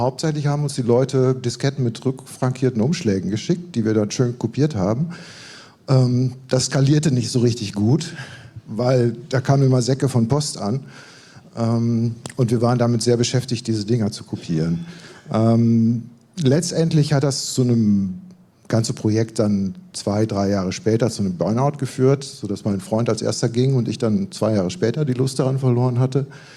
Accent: Münster, North Rhine-Westphalia, Germany

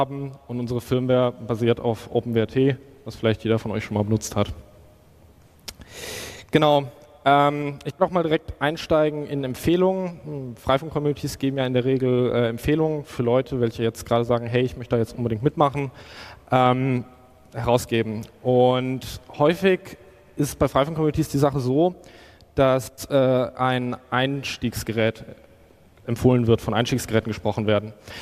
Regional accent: Darmstadt, Hesse, Germany; Ich komme nicht aus Mannheim, ich komme aus Darmstadt, aber das tut dem Ganzen ja keinen Abbruch.

